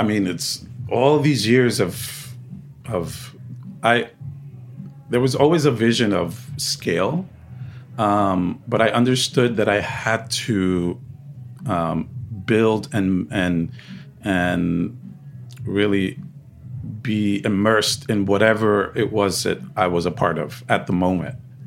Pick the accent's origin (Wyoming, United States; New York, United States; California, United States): New York, United States; Bronx; Like I'm from the Bronx, you know, I love my neighborhood or my borough and I'm going to represent this, you know?